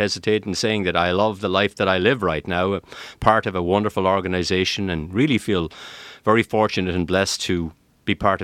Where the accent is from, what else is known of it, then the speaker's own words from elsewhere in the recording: Ireland; My background is of a school teacher. I came from Ireland. I used to teach school.